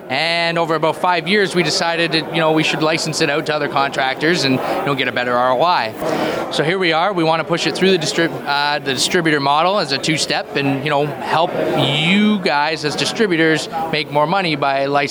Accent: Canada; because we're Canadian, eh?

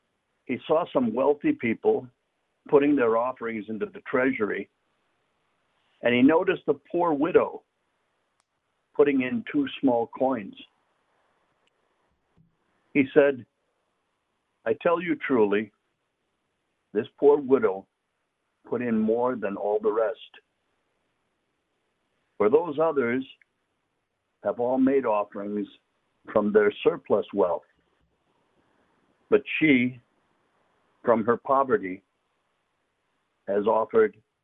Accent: St. Paul, Minnesota, United States; You know that I'm from St. Paul.

